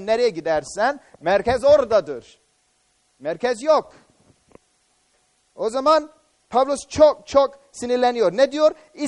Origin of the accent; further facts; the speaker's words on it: Cyprus; Kıbrıs'a geldikten sonra, yani benim memleketime geldikten sonra, ilk olan Kıbrıs, tamam mı?